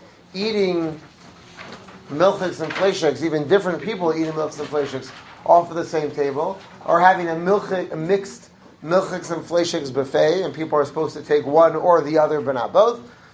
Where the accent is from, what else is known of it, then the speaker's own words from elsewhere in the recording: Brooklyn, New York, United States; And I'm from Brooklyn, so I'm working on the assumption that Queens is still farmland.